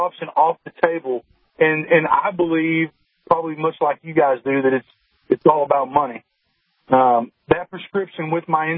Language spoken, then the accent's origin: English; Arkansas, United States; yeah, man, I'm from Arkansas. We eat barbecue